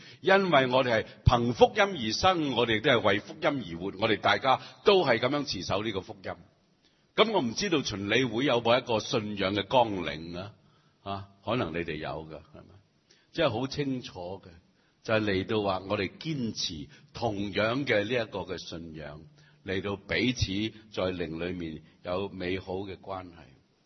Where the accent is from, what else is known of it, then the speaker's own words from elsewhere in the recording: Chaozhou, Guangdong, China; 我系潮州人啊，咁我哋潮人生命堂啊，我哋潮人生命堂成日讲潮州话噶